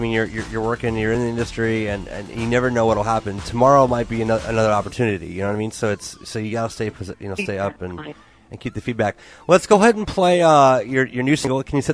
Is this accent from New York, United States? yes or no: no; Toledo, Ohio, United States; also born or lived in California; I grew up in I'm from California originally, but my junior high and high school years in Toledo.